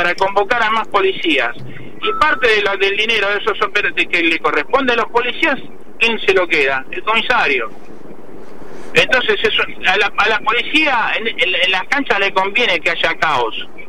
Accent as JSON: {"language": "Spanish", "town": "Quilmes", "region": "Buenos Aires Province", "country": "Argentina", "tie": "born or raised there", "said": "lo sé yo, que me crié en Quilmes, que hace más de 5 años que no vivo en el barrio, pero que tengo amigos y tengo vecinos que viven ahí"}